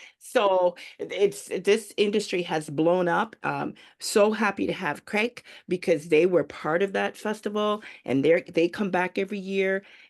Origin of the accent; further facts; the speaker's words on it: Jamaica; As a Jamaican, spice is in my blood.